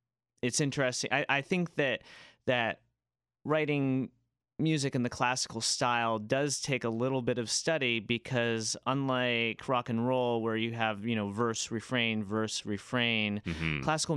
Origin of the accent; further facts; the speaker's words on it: Maryland, United States; also born or lived in Indiana; I'm actually from Maryland, but I lived in Indiana for about 3 years.